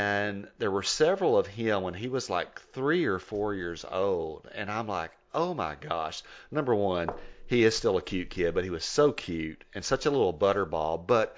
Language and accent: English; Ropesville, Texas, United States; So Texas Tech University is in Lubbock, Texas, which is extremely close to where I grew up and I'm from. I'm from Ropesville.